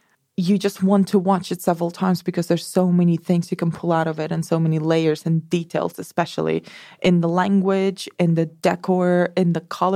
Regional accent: Barcelona, Catalonia, Spain; also born or lived in Madrid; I'm from Barcelona.

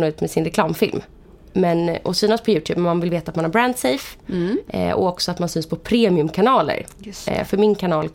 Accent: Vallentuna, Stockholm County, Sweden; Jag kommer från uppväxt i Vallentuna. Jag lämnade Vallentuna i 2 år, men nu är jag faktiskt tillbaka där. Uppväxt med min mamma och min pappa, men som är skilda sedan jag var liten. Ensam barn

